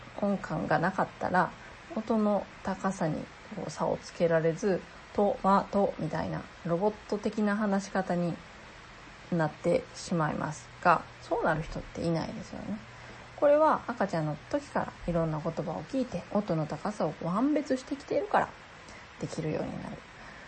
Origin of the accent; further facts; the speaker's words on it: Kansai, Japan; 関西では、私は関西人なのでトマトって言います。トマートでマーが高くなるんですね。でこれは何度もその関西というところで生きてきて、